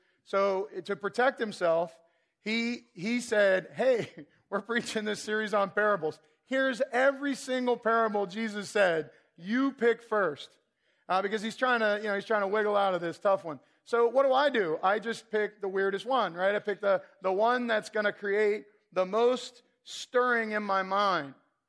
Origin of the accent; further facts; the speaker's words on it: Florida, United States; growing up in Florida, watching the ocean rage while you're in like a 23-foot boat